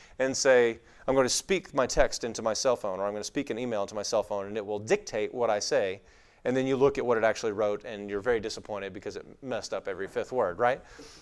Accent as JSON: {"language": "English", "region": "Texas", "country": "United States", "accent": "West Texas", "said": "I'm originally from West Texas. I hide my accent a little bit so that people don't judge me. But I do have one."}